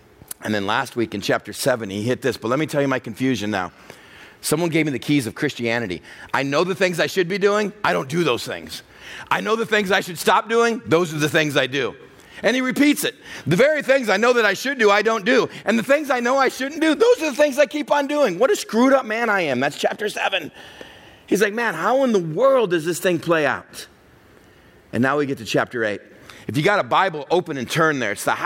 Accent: Texas, United States; Even someone would pray in the old Baptist church I grew up in West Texas.

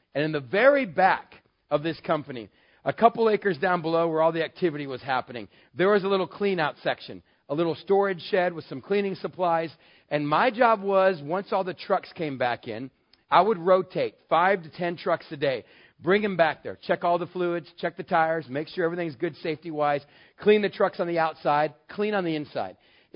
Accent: El Paso, Texas, United States; Now remember, I come from El Paso, Texas, out in the desert. Those of us out here know it takes a lot of water to have an avocado tree. Water is something we don't have in West Texas.

